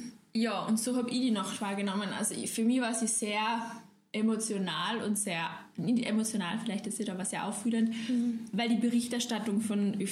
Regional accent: Salzburg, Austria; now in Vienna, Austria; Wir kommen beide aus Salzburg.

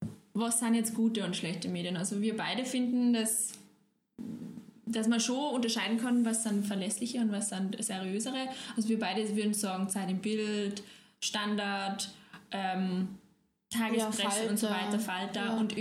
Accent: Salzburg, Austria; now in Vienna, Austria; Wir kommen beide aus Salzburg.

